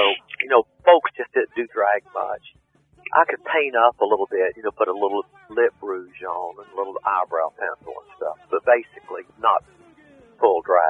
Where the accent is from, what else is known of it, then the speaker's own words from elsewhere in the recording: Savannah, Georgia, United States; Grew up in Savannah, Georgia, land of the oleanders and the wisteria, the Spanish moss.